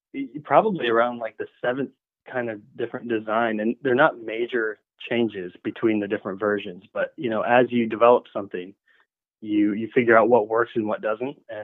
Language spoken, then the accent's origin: English; Michigan, United States; now in Vero Beach, United States; Shane's brother. We grew up in Michigan. Shane's still in Grand Rapids, Michigan. I moved down to Vero Beach, Florida.